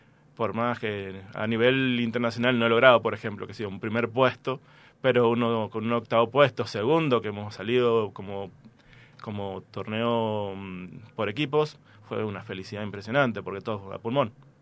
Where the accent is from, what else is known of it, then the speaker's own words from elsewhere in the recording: Mendoza, Argentina; Exactamente, soy el único de Mendoza.